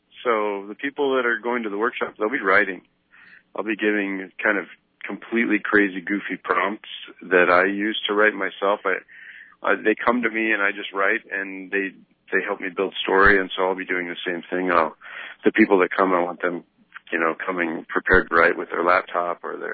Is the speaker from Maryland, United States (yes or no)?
no; Alaska, United States; where I grew up out in Southwest Alaska, the setting, like the land really is sort of a character of its own.